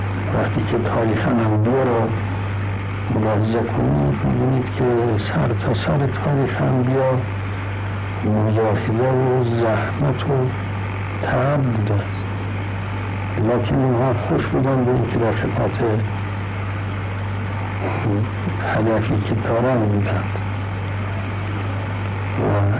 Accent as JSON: {"language": "Persian", "country": "Iran", "said": "این که ما ایرانی هستیم و لبنانی هستند یا جای دیگری هستند"}